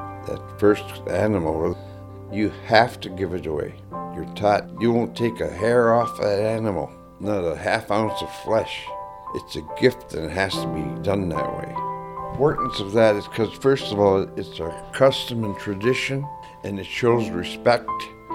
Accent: Nome, Alaska, United States; born there

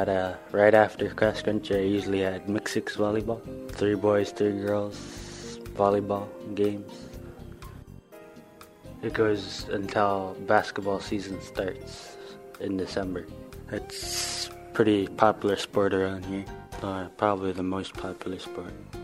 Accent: Shaktoolik, Alaska, United States; I'm from Shaktuk, Alaska. I am 18. I lived in Shaktuk for most of my life. I moved back here to be closer with my grandparents.

